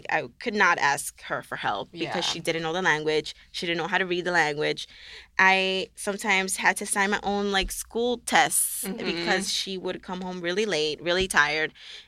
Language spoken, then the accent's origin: English; Queens, New York, United States; Well, I was raised in Queens. I grew up around a lot of Asian people, Koreans, Chinese.